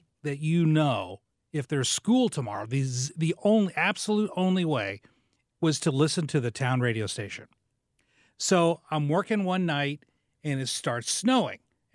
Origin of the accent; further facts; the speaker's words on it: West Frankfort, Illinois, United States; my job was working at the little radio station in my hometown. And a little town south of Mount Vernon over in Illinois called West Frankfort.